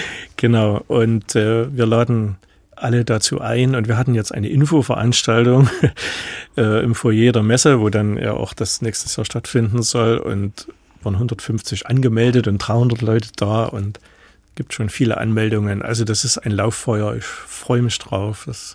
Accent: Annaberg, Saxony, Germany; also born or lived in Freiberg; Also ich bin in Annaberg aufgewachsen und dann in Freiberg als Jugendlicher, junger Erwachsener.

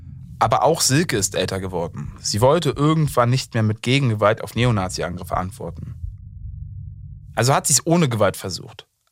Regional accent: East Germany, Germany; Ich kenne aus meiner Jugend im Osten auch so ein paar Orte.

